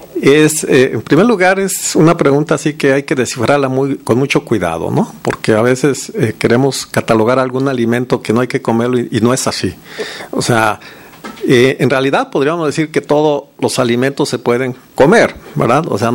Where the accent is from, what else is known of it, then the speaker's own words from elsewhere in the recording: Guadalajara, Jalisco, Mexico; en Guadalajara la mayoría somos de una piel más clara